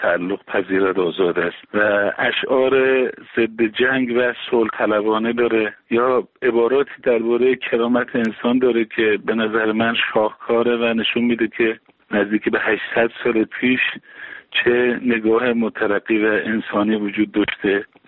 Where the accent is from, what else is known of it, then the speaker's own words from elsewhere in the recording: Iran; برای من به عنوان یک ایرانی